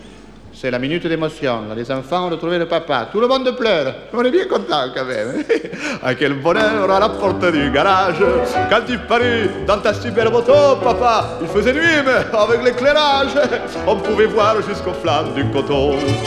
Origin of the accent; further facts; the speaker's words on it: Occitanie, France; l'action se déroule entre Narbonne et Carcassonne en 1910. Voilà pourquoi je reprends pour cette chanson mon accent natal, natif, que je n'ai pas complètement perdu du reste, jamais.